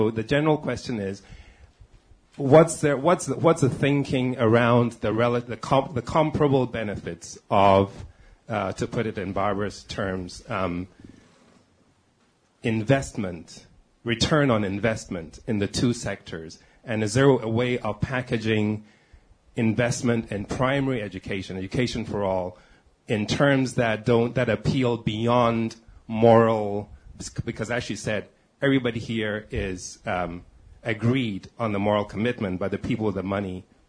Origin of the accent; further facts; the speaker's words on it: Ghana; now in Washington, D.C., United States; I'm a freelance writer and editor. I'm from Ghana, and I'm based in Washington, D.C.